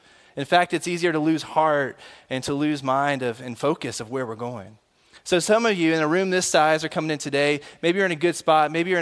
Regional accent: Memphis, Tennessee, United States; So I grew up in Memphis, Tennessee.

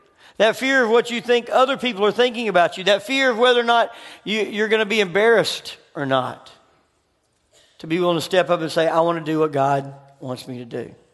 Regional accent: Memphis, Tennessee, United States; I grew up in Memphis. It's a tough place.

